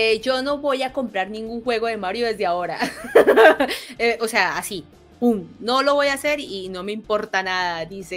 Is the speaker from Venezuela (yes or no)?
no; United States; Claro, continúa por 126, pero soy gringo, no soy su público objetivo.